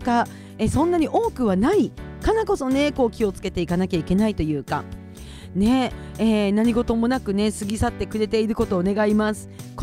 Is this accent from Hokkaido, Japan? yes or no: yes; Kushiro, Hokkaido, Japan; 私の地元の釧路